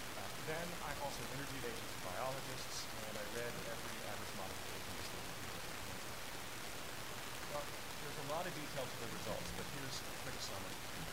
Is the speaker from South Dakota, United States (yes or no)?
no; Maine, United States; these maps, which show my home state of Maine